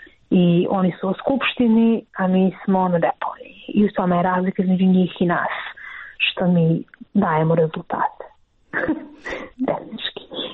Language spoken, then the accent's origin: Serbian; Montenegro; Jer to je takva praksa kod nas u Crnoj Gori.